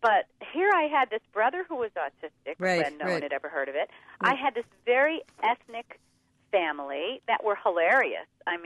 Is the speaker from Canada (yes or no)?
no; Hartford, Connecticut, United States; write about Hartford and how it affected me as a writer growing up in Hartford.